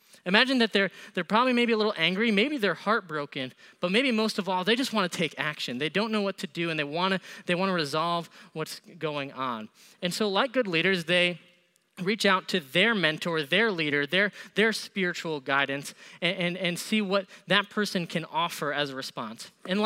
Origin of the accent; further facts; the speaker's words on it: Springville, United States; is I'm originally from Springville. I grew up in the Springville area, and so I feel like there's a connection and a bond between towns like Springville and Eden